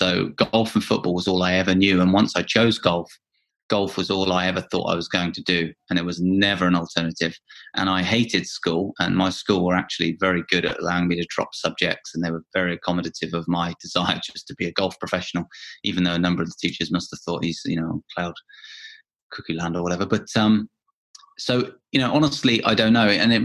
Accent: United Kingdom; as a Brit

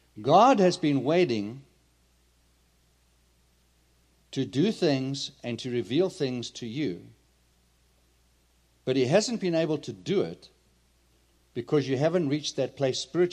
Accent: South Africa; I come from South Africa.

